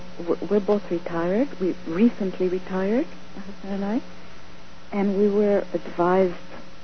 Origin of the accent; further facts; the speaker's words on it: Los Angeles, California, United States; No, from Los Angeles.